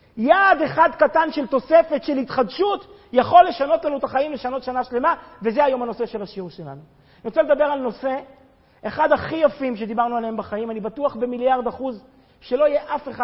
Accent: Kfar Chabad, Central District, Israel; אני לא מפה, אני מכפר חב"ד, אשתי מפה.

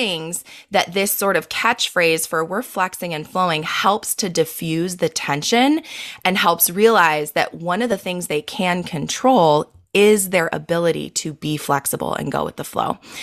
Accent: Quito, Pichincha, Ecuador; I grew up in South America. In Quito, Ecuador. I moved there when I was in seventh grade and then graduated high school there.

